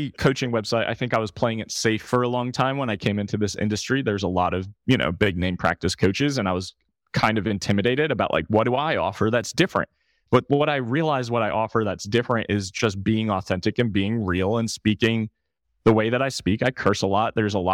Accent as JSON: {"language": "English", "region": "New York", "country": "United States", "said": "I'm from New York."}